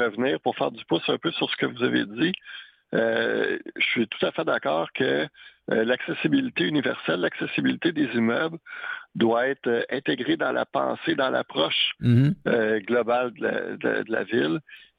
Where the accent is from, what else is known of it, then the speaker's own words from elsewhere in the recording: Saint-Bruno-de-Montarville, Quebec, Canada; je suis natif de Saint-Bruno. Ça fait plus de 40 ans que je demeure ici.